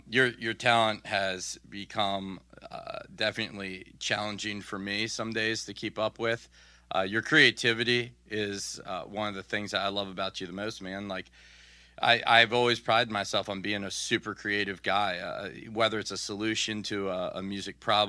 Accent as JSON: {"language": "English", "town": "Washington", "region": "District of Columbia", "country": "United States", "tie": "born or raised there", "said": "the good old-fashioned morning show that I grew up in Washington, D.C., man."}